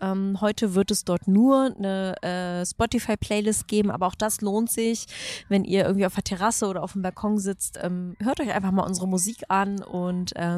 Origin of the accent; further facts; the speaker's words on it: Hanover, Lower Saxony, Germany; Trotzdem gehört es als Hannoveranerin irgendwie dazu, dass man irgendwie einmal rüberläuft und so ein bisschen guckt.